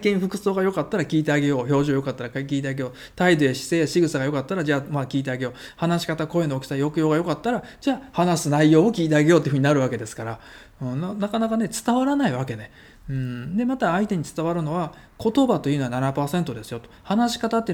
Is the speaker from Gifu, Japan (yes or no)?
no; Shiga, Japan; accent: Kansai dialect; 僕が滋賀県に戻ってきた時、僕はどうしたかっていうと、関西弁っていうのはだいぶ抑えて、僕は標準語で喋ってますみたいな感じでやっていましたね。